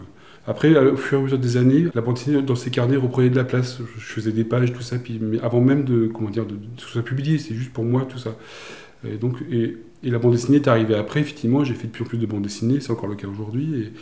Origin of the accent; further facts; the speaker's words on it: Grenoble, Auvergne-Rhône-Alpes, France; Je suis de Grenoble, j'ai grandi là-bas